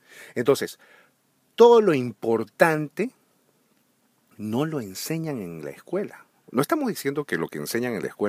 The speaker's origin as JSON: {"language": "Spanish", "country": "Peru", "said": "En mi país, en Perú"}